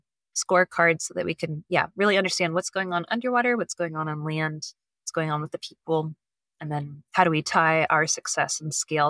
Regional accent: California, United States; I grew up in Monterey Bay area, which is famous for the Monterey Bay Aquarium and Big

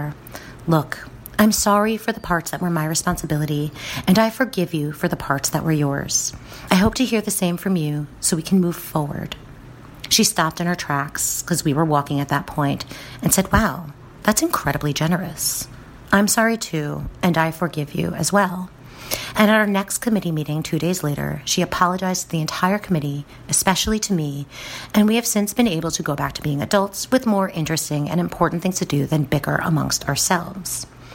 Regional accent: New Jersey, United States; I'm from New Jersey, which means I can yell and get loud

